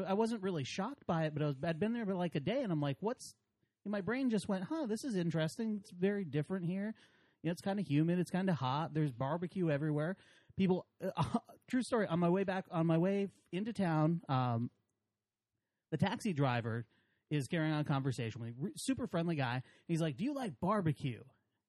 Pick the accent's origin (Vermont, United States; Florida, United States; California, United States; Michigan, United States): Vermont, United States; I'm from Vermont, where 99% of the population is white.